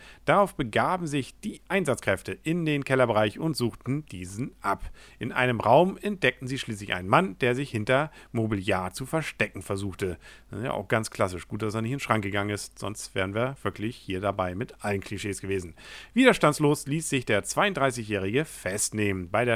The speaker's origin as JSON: {"language": "German", "town": "Kiel", "region": "Schleswig-Holstein", "country": "Germany", "said": "Als Kieler ist man ja so einiges gewohnt, was das Wetter angeht, insbesondere auch in der Sommerzeit."}